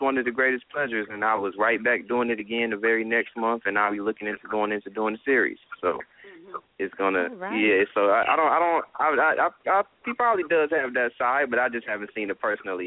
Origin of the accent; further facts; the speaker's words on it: Marietta, Georgia, United States; And I'm from Marietta.